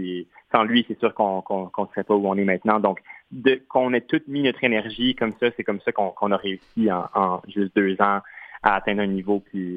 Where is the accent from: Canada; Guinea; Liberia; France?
Canada; Quebec City, Quebec; Je viens de la ville de Québec